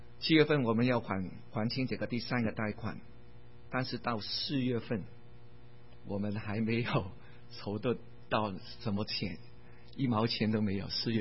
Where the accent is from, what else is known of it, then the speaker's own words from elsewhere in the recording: Hong Kong; Chinese is a second language; 在香港，如果你从香港来了，你知道我从香港来了，你听我的国语就知道了哈。